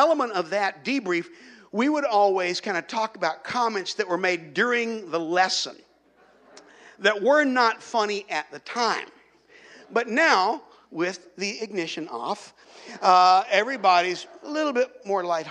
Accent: North Carolina, United States; now in California, United States; I don't know kind of what it's like here in California. We're from North Carolina originally, and in North Carolina, in driving education classes

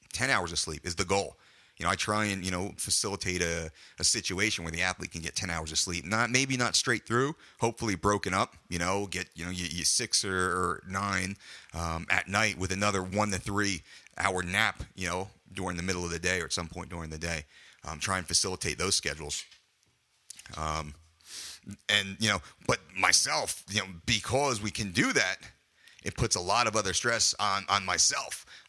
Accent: Belmar, New Jersey, United States; I'm from New Jersey. I'm from a shore town called Belmar in New Jersey.

